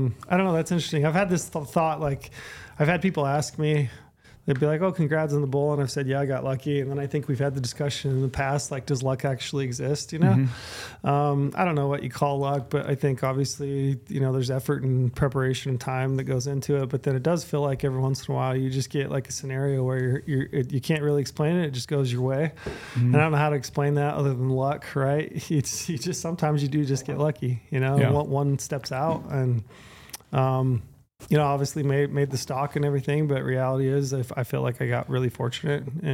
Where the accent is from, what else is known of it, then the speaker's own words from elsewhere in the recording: Utah, United States; I've drawn in Arizona for elk. And I've drawn, so that's one more tag for big bulls than I've drawn in my home state of Utah.